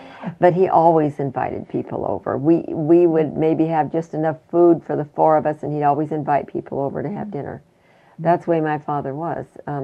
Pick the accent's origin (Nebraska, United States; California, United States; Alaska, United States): Alaska, United States; Fairbanks; born there; This is when I came back to Alaska, you know, when I was born in Fairbanks.